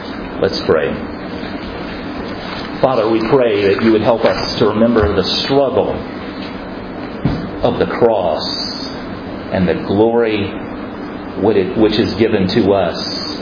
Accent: Florida, United States; I come from Florida, and several years ago I heard the story of a little boy who in the summertime ran out behind his house

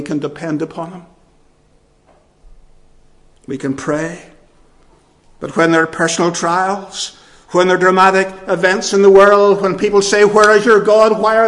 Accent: Northern Ireland, United Kingdom; And sometimes I wonder about ourselves as Northern Irish Protestants.

